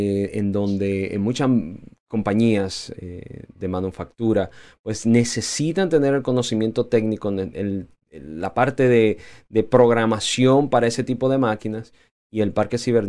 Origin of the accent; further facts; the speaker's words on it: Dominican Republic; nosotros somos dominicanos y tenemos que estar orgullosos de que la República Dominicana se está destacando en la tecnología